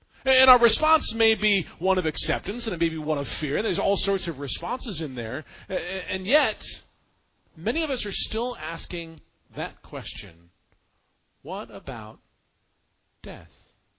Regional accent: Santa Clarita, California, United States; I grew up up in Santa Clarita, which is up north of Los Angeles.

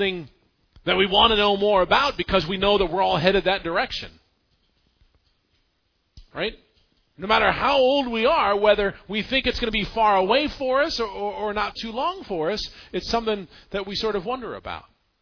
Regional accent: Santa Clarita, California, United States; I grew up up in Santa Clarita, which is up north of Los Angeles.

